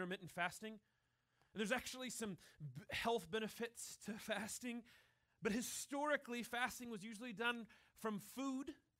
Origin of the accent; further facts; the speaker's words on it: Deep South, United States; Guys, I grew up in the Deep South. We did the exact opposite of this.